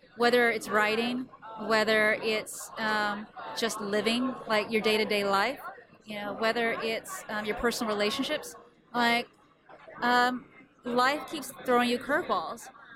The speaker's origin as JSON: {"language": "English", "region": "West Coast", "country": "United States", "said": "And, you know, I was from the West Coast, and I was like, oh, damn."}